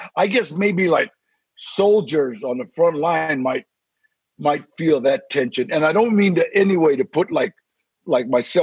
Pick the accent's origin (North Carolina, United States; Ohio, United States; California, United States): California, United States; Maywood; born there; I was born in Maywood, California.